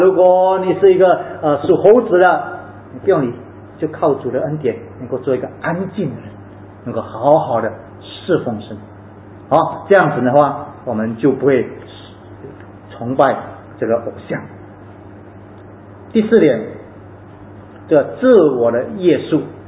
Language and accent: Chinese; China; 我们当然我们作为中国人，我们当然我们知道我们是属哪一个